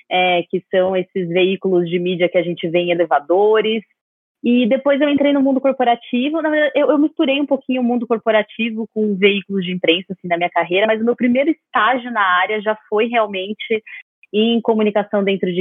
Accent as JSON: {"language": "Portuguese", "region": "São Paulo", "country": "Brazil", "said": "eu sou do interior de São Paulo, vocês vão perceber por alguns R's meus que eu deixo escapar."}